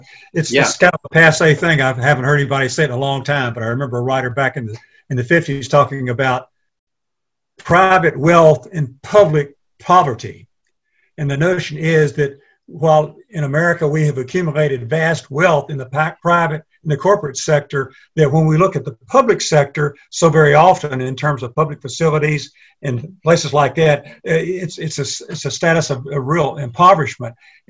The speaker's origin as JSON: {"language": "English", "region": "the South", "country": "United States", "tie": "born or raised there", "said": "so many folks growing up in the South, the church is your second home. I lived on Summer Avenue growing up, and then we moved a few blocks further out, north of that. But that was home. I grew up there."}